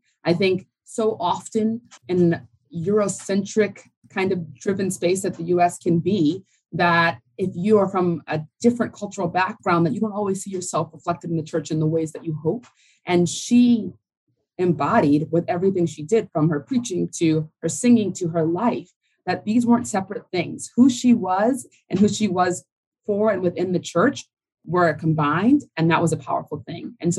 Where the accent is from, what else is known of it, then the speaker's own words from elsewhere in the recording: New Orleans, Louisiana, United States; I'm from New Orleans, Louisiana.